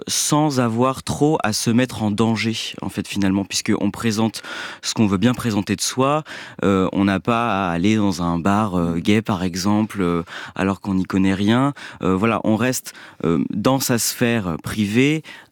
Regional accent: Pays de la Loire, France; en milieu rural, parce que je viens de Vendée, dans un petit lycée de 600 élèves

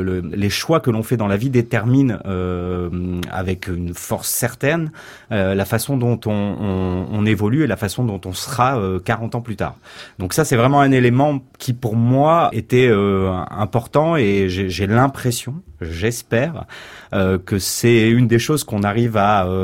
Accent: France; je suis français aussi

